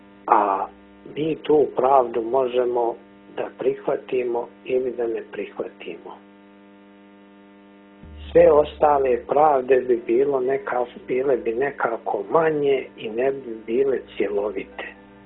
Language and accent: Serbian; Nikšić, Montenegro; ja živim u Nikšiću, normalno je da se osjećam i kao Nikšić, i u Crnoj Gori kao Crnogorac, i nacionalno kao Srbin, i kao Evropljanin